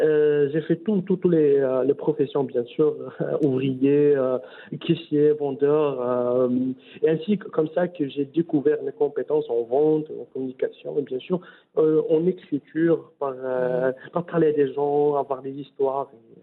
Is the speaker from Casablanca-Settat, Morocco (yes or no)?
yes; Casablanca, Casablanca-Settat, Morocco; Donc, c'est une grande ville. Donc, je suis de Hey Mohamedi.